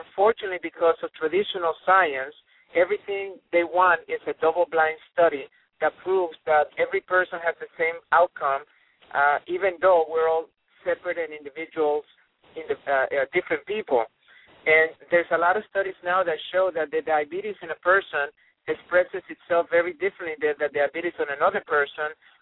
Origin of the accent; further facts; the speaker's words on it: Colombia; Now, I grew up in South America, in Colombia